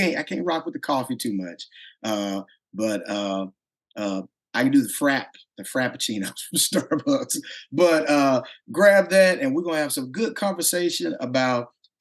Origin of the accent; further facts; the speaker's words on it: Mississippi, United States; Well, I'm from Mississippi, as I told you, and I went to school in Southern Mississippi.